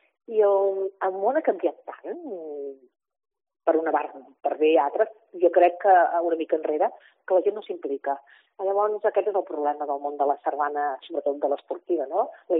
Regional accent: Terrassa, Catalonia, Spain; jo perquè personalment soc de Terrassa, no?

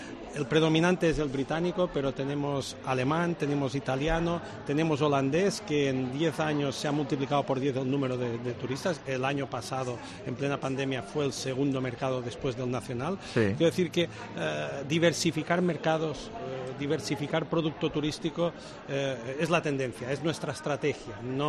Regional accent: Ibiza, Balearic Islands, Spain; yo siempre digo que el verdadero lujo es vivir en Ibiza. Y como he dicho antes, no somos egoístas los ibicencos

